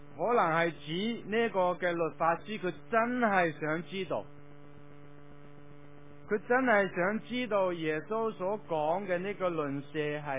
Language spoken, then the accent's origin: Cantonese; China; 我哋中国人